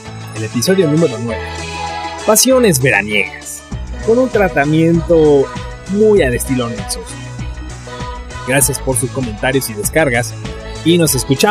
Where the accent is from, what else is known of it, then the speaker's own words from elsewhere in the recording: Mexico; Como mexicanos debemos apoyarnos.